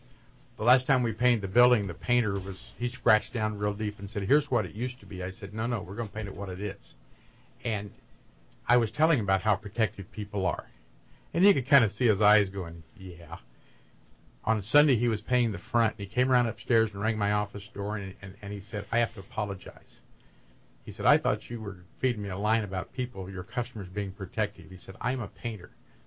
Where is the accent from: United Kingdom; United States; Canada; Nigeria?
United States; Redding, California; I was in Atlanta, and somebody said, where are you from? And I said, Redding, California